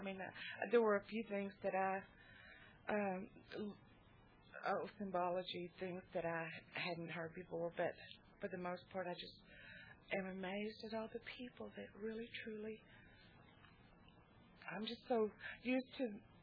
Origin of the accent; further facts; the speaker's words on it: Texas, United States; I'm from Texas, and I made the most wonderful discovery today.